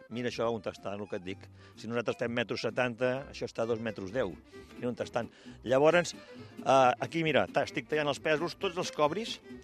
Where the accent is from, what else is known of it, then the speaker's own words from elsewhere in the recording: Sant Andreu de Llavaneres, Catalonia, Spain; Els de Llavaneres són els que defenc jo, que sóc de Llavaneres.